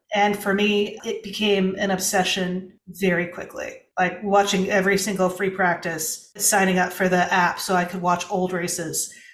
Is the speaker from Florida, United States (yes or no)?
yes; Naples, Florida, United States; I discovered that my hometown, Naples, Florida, has one of the premier car museums in the world.